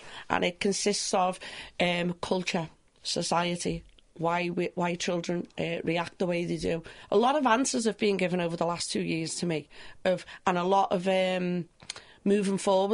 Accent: Liverpool, North West England, United Kingdom; accent: Scouse; now in York, United Kingdom; Oh, yeah, I am from Liverpool, not from York.

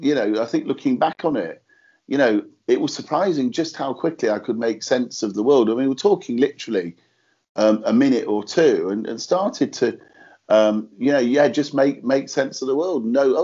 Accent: Manchester, North West England, United Kingdom; now in Liverpool, United Kingdom; I'm originally from Manchester, although I live in Liverpool now.

